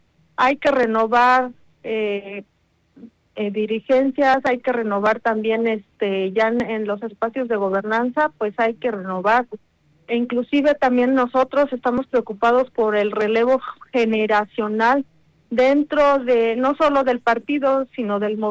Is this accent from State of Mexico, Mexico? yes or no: yes; Toluca, State of Mexico, Mexico; born there; now in Metepec, Mexico; Nacida en Toluca y soy vecina de Metepec desde hace ya varios años